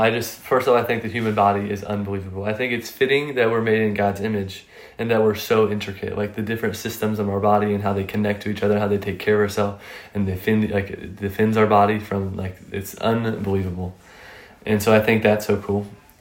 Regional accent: West Lafayette, Indiana, United States; born there; also born or lived in Ohio; So when I was born in West Lafayette, Indiana, he was at St. Joe's, I think, in Rensselaer.

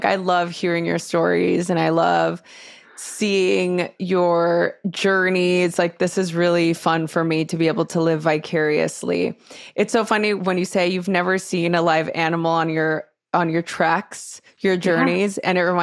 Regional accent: California, United States; For the first time, even growing up in California, I'd never been to Yosemite before.

